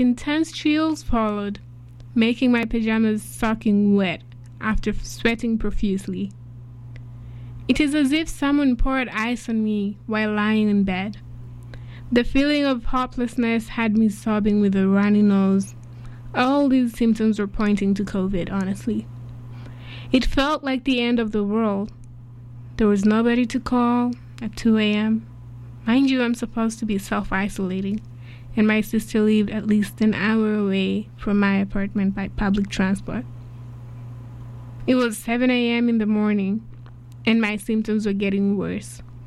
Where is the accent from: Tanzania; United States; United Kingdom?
Tanzania; now in Canada; I started comparing the treatment options with that of my home country, Tanzania.